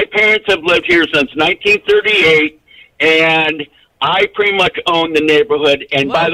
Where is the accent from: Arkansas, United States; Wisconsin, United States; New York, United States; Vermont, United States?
New York, United States; Buffalo; I'm from Buffalo, okay? Yeah. I drive a Medicaid cab.